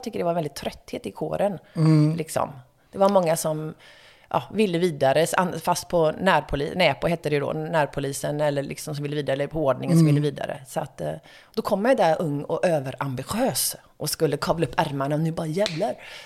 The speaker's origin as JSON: {"language": "Swedish", "town": "Gothenburg", "region": "Västra Götaland County", "country": "Sweden", "said": "Ja, alltså som göteborgare."}